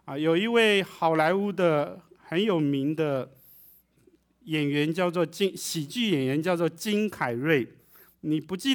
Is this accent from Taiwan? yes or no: yes; Taiwan; 我台湾人跟人互动的所有的关系在他身上都不管用